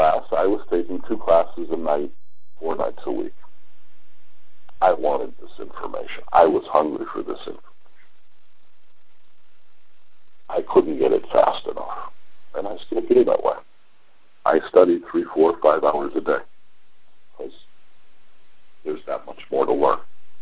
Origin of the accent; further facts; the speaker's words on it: Los Angeles, California, United States; So, I was born in Los Angeles, was raised in a wealthy family at that time.